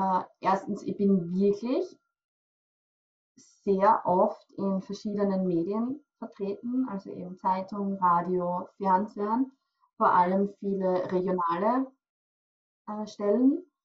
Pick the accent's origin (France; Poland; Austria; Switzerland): Austria; Styria; ich komme aus der Steiermark in Österreich.